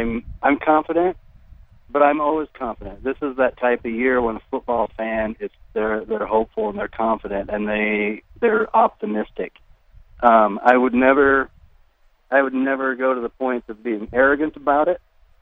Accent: Iowa, United States; I grew up in Northwest Iowa.

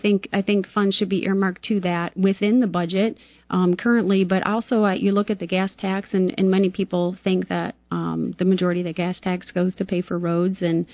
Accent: Michigan, United States; Born and raised in Michigan and went to school at University of Michigan.

